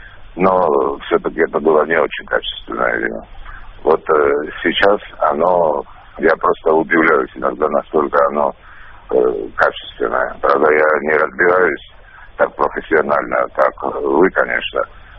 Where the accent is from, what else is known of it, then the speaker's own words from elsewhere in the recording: Kakheti, Georgia; я сам из Кахети, в частности, из Гурджанского района